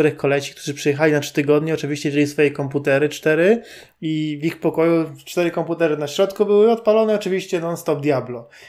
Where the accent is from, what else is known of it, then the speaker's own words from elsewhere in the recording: Rawicz, Greater Poland Voivodeship, Poland; U nas w Rawiczu też to się zdarzało, chociaż ja miałem takiego pecha, że mieszkałem akurat w takim miejscu, że wszyscy moi koledzy byli naprawdę z 300 metrów dalej.